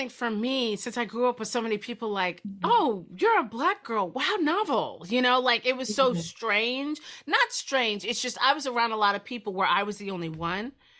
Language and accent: English; New Jersey, United States; I grew up in Jersey, but it wasn't like we were near a comic book shop.